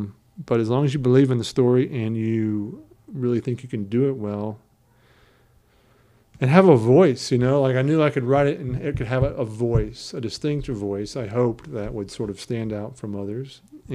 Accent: Georgia, United States; So I grew up in Georgia. Went to film school.

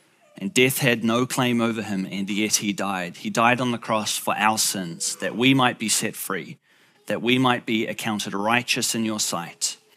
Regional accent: Cambridge, East of England, United Kingdom; I am from Cambridge, not far away, just down the road.

